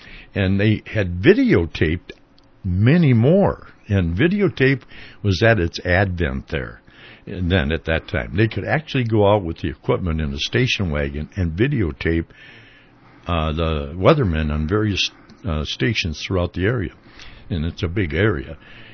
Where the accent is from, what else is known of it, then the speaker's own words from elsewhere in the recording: Saint Paul, Minnesota, United States; So I really liked the Vikings. I'm from St. Paul